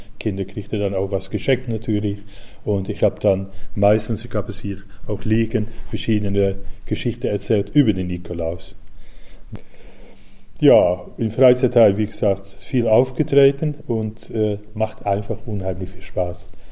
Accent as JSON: {"language": "German", "town": "Amsterdam", "region": "North Holland", "country": "Netherlands", "moved": "yes", "lives_now": "Hanover, Germany", "said": "Ich komme ursprünglich aus Amsterdam, aus den Niederlanden, und bin 1986 nach Hannover umgezogen."}